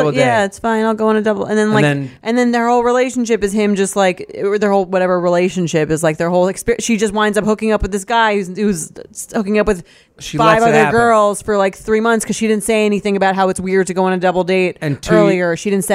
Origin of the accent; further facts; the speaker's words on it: California, United States; I'm from California.